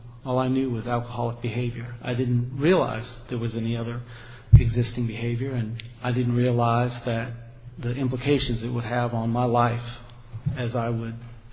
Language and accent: English; New Orleans, Louisiana, United States; now in Houston, United States; I'm a double winner, currently living in Houston, Texas. I grew up in New Orleans, Louisiana.